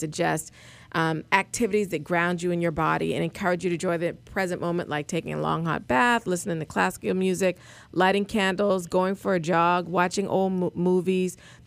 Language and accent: English; South Carolina, United States; You know, I'm from South Carolina